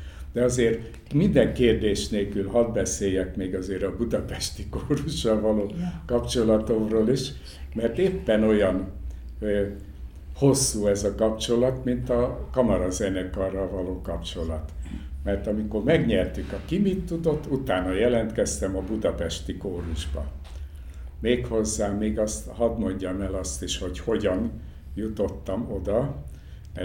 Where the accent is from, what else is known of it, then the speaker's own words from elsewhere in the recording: Transylvania, Romania; én is erdélyi vagyok